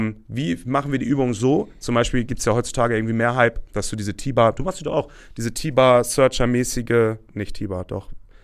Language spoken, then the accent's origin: German; Northern Germany, Germany; als Norddeutscher, der in einem Hafenstadt wohnt